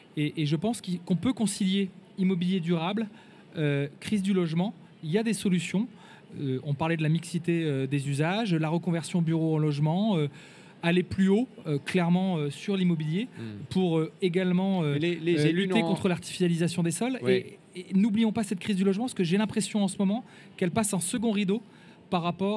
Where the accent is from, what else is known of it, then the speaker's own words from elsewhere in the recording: Brest, Brittany, France; moi je viens de Brest, je viens de province.